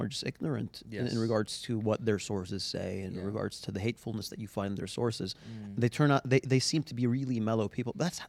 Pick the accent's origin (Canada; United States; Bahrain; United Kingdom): Bahrain; because I'm from Bahrain